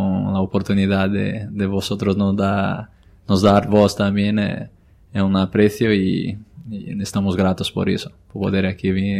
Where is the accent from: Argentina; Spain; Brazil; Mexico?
Brazil; Spanish is a second language; moved away; desde que salí de mi país, que soy brasileño